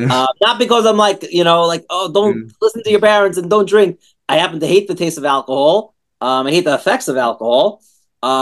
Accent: Brooklyn, New York, United States; And I grew up in Brooklyn in Flatbush.

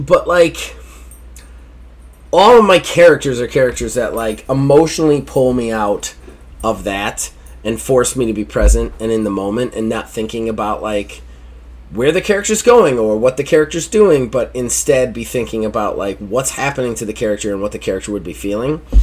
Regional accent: Michigan, United States; moved away; I'm from Michigan originally, so...

